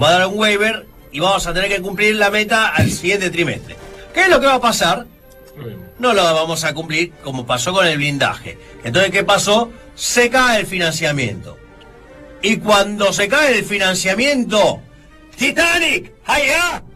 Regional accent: Argentina; ¡Somos Argentina! ¡Nunca cumplimos la meta!

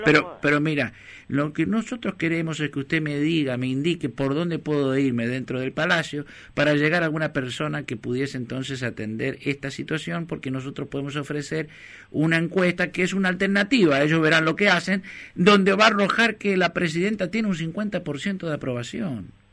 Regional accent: Argentina; Somos argentinos y nosotros hicimos asesorías en su momento al gobierno argentino.

